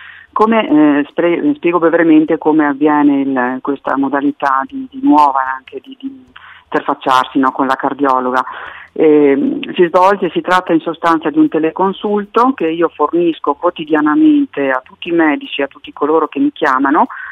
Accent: Trento, Trentino-Alto Adige, Italy; vengo da Trento, sono medico cardiologa e lavoro presso la struttura ospedaliera di Trento

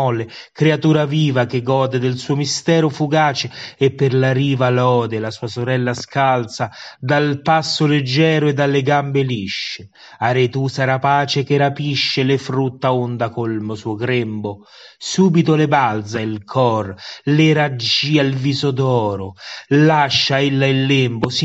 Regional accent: Rome, Lazio, Italy; sono di Roma e questo è il mio contributo audio

